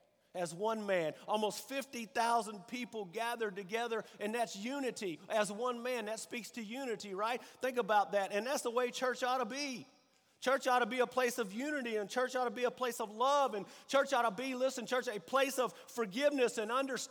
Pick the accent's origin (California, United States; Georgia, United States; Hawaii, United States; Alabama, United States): Alabama, United States; And listen, I'm from Alabama, so I'm not real good at math